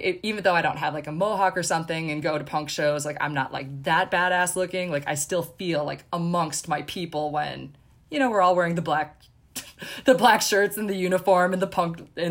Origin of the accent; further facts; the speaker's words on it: Wisconsin, United States; I'm from Wisconsin originally